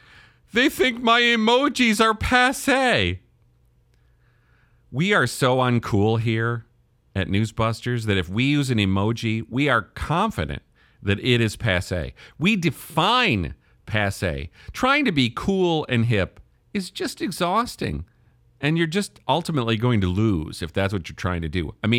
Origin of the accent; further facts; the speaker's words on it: Wisconsin, United States; I grew up in Wisconsin. I had a black classmate for the first time, like my junior year in high school, somewhere in there.